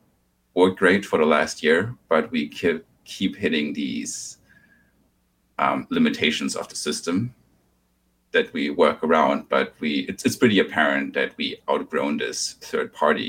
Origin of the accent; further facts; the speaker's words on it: Germany; English is a second language; now in United States; I'm originally from Germany. You might identify that by my still pretty thick accent. Been in the States for a few years